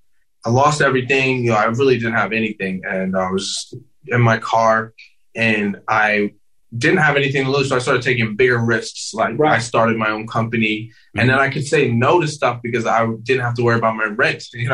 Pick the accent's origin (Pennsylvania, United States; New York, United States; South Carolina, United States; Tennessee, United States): New York, United States; Hempstead; Hempstead, Long Island.